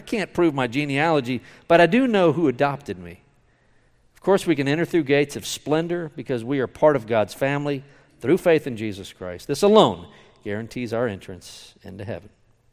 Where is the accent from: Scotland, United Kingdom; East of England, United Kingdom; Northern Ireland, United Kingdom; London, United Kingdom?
Scotland, United Kingdom; I'm pretty sure I'm from Scotland. I'm pretty sure I'm Scottish.